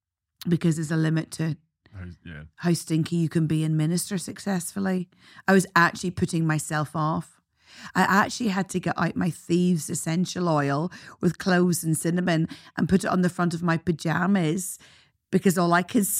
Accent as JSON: {"language": "English", "country": "Ireland", "said": "As an Irish woman, I know I would get into a lot."}